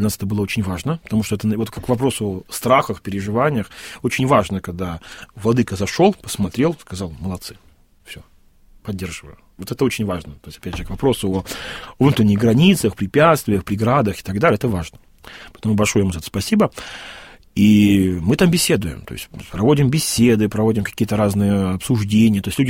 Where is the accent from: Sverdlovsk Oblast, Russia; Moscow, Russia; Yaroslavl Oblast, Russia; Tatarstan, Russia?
Yaroslavl Oblast, Russia; Yaroslavl; самый наикореннейший из коренейших ярославцев.